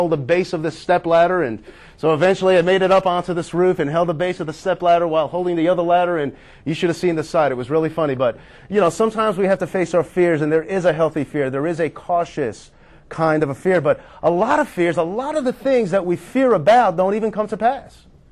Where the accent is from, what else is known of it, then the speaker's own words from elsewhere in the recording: East Coast, United States; moved away as an adult; It was a new part of the country. We're from the East Coast. The East Coast is a different world.